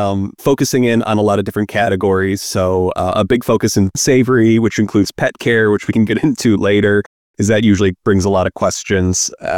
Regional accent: Chicago, Illinois, United States; Barbecue is a massive term, and I grew up in Chicagoland, and barbecue to me was putting something on a grill and slathering some barbecue sauce on that.

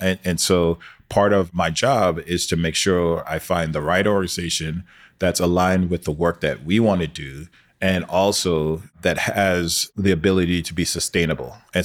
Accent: Brooklyn, New York, United States; people similar to myself growing up in Brooklyn to actually maximize their potential.

